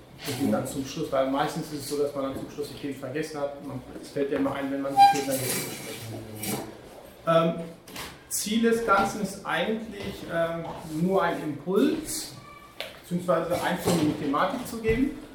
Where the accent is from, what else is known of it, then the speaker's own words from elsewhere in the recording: Plettenberg, North Rhine-Westphalia, Germany; born there; ich bin 37 Jahre alt, ich bin verheiratet, zwei Kinder, bin geboren im Märkischen Kreis, im Sauerland, im Plettenberg.